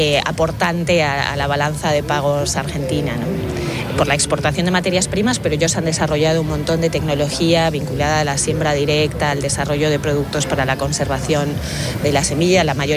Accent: Region of Murcia, Spain; De Murcia.

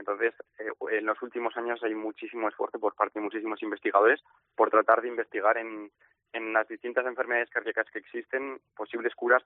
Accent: Logroño, La Rioja, Spain; now in Pamplona, Spain; Realmente soy de Logroño, pero estos últimos años he estado viviendo en Pamplona

